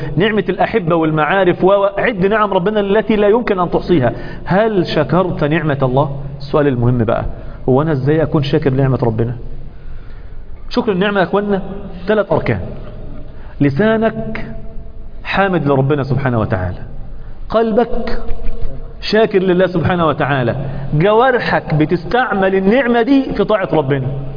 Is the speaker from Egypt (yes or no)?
yes; Egypt; طيب لما صاحب، بيقولوا في المثل عندنا في مصر، من حكم في ماله فما إيه؟ ظلم.